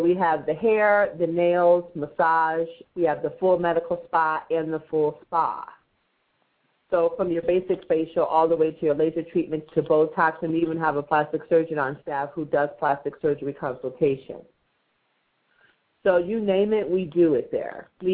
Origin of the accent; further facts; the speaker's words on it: Ohio, United States; also born or lived in Chicago; Well, I'm a medical esthetician, and I'm originally from Ohio, but I did all my training in Chicago and just recently came to the Maryland, D.C. area.